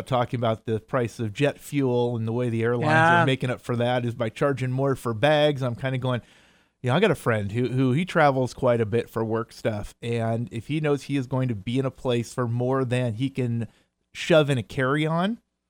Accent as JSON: {"language": "English", "region": "Oregon", "country": "United States", "said": "And they asked, you know, where are you from? We said, Oregon."}